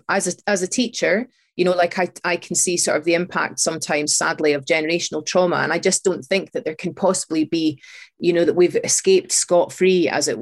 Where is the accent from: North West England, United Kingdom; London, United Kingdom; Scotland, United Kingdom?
Scotland, United Kingdom; Now, I'm from Fife.